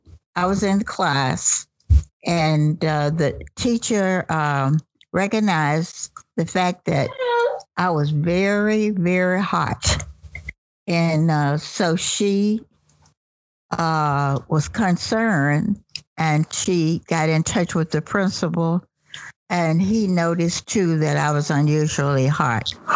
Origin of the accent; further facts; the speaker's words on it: Columbus, Ohio, United States; And I'm here from Columbus, Ohio.